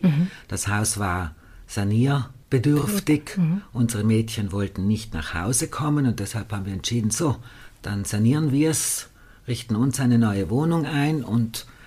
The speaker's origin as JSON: {"language": "German", "town": "Klausen", "region": "Trentino-Alto Adige", "country": "Italy", "tie": "born or raised there", "said": "Ich bin im Gasthof Klostersepp in Klausen aufgewachsen, musste schon als Kind mithelfen und bin jetzt sozusagen zu meinen Wurzeln zurückgekehrt."}